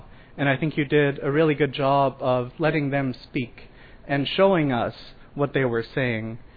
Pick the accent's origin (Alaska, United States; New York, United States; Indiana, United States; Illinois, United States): Alaska, United States; Hoonah; I'm from Hoonah.